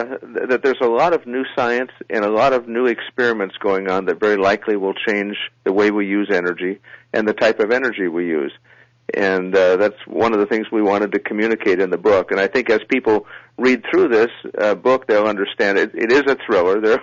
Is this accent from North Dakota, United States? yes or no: yes; Regent, North Dakota, United States; South of Dickinson, about 50 miles, 60 miles, a little town called Regent.